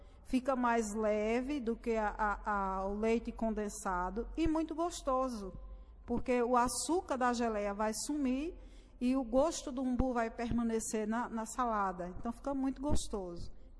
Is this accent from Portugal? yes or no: no; Northeast Region, Brazil; como nós nordestinos da região conhecemos.